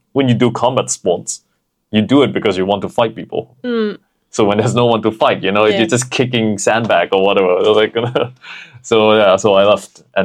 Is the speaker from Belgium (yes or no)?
no; Hat Yai, Songkhla, Thailand; So that's how we got started in some shitty gym in Hat Yai, which is my hometown.